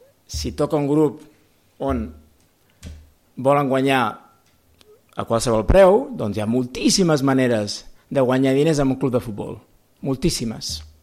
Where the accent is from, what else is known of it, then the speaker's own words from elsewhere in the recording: Sabadell, Catalonia, Spain; perquè jo sóc de Sabadell